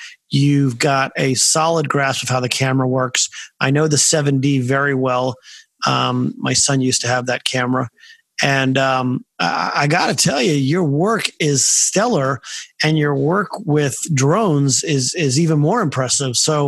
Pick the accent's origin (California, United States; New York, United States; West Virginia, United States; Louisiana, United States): California, United States; I grew up in the Bay Area in the late 60s and 70s, and we didn't have forest fires.